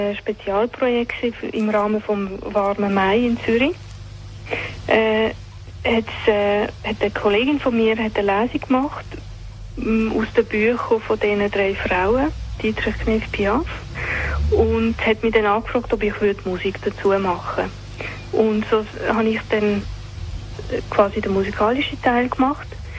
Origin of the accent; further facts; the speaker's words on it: Hungary; first language Hungarian; German is a second language; Und meine Muttersprache ist ungarisch, deswegen … mit K-S-Z.